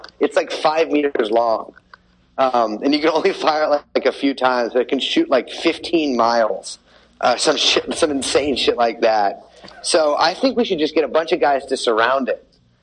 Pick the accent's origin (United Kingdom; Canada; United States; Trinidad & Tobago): Canada; Man, I'm fucking Canadian. I don't know what you're talking about.